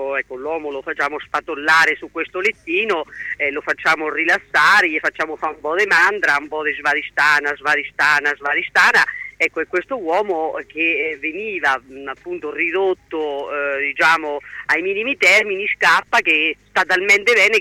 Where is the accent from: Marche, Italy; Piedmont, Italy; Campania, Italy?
Marche, Italy; Macerata; tutti noi di Macerata stiamo in attesa di questo derby